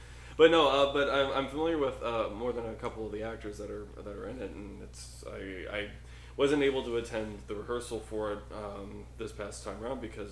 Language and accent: English; the South, United States; maybe it's because I'm from the South, but I meet people that are that nice, and I'm just immediately suspicious of them.